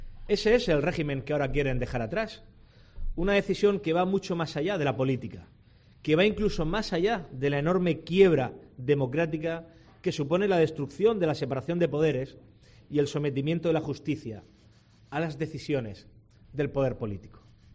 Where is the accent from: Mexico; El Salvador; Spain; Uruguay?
Spain; Como españoles vemos cómo nuestro país se encamina a unas instituciones devaluadas